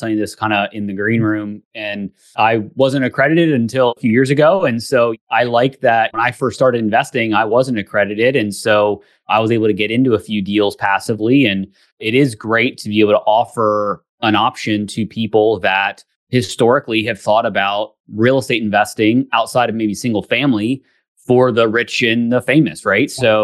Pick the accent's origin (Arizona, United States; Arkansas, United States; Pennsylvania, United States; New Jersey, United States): Pennsylvania, United States; I grew up in Pennsylvania and skied in Vermont and things like that, but never out west.